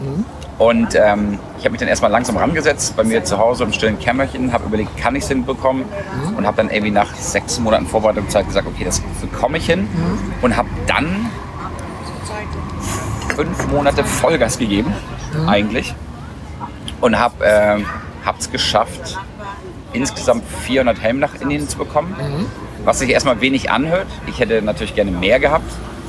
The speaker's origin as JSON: {"language": "German", "town": "Ohlstedt", "region": "Hamburg", "country": "Germany", "tie": "born or raised there", "said": "sind wir auf dem Land aufgewachsen. Mhm. Also Randgebiet, Ohlstedt, Dudenstedt, das ist eine ganz schöne Ecke außerhalb von Hamburg. Und sind dann immer in die wilde Stadt gezogen nach Hamburg, Winterhude."}